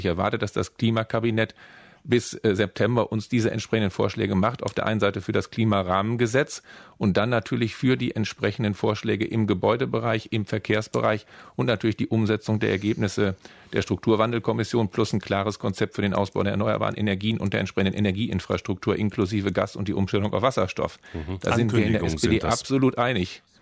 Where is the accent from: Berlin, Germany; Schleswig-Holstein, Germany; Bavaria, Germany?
Berlin, Germany; Ich komme aus dem Prenzlauer Berg